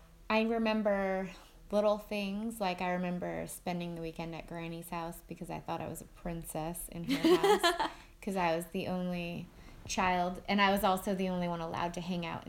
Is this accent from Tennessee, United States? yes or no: no; Providence, Rhode Island, United States; born there; also born or lived in New Hampshire; I was born in Providence, Rhode Island.